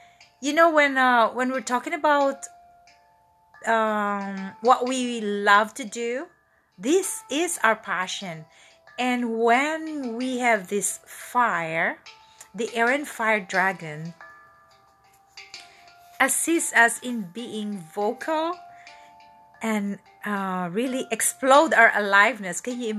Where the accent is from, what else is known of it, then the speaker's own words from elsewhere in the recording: Manila, Metro Manila, Philippines; His master is actually from Manila, Philippines. So the founder of this pranic group is from my hometown.